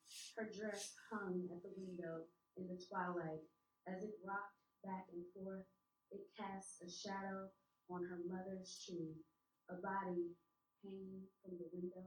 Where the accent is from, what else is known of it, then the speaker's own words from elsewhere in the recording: New Orleans, Louisiana, United States; I'm from New Orleans originally.